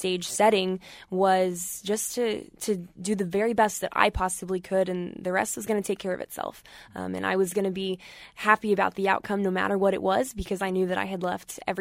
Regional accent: Stillwater, Oklahoma, United States; I am from Stillwater.

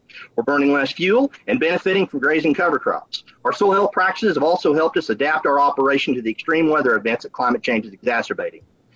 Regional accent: Oklahoma, United States; Again, my home state has an example. In 2001, the state established a carbon credit program that made the Oklahoma Conservation Commission the referee for carbon credits.

